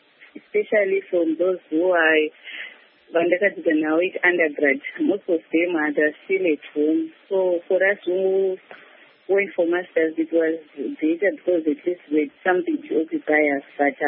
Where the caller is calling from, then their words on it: Masvingo, Zimbabwe; Okay, I'm calling you from Masingo.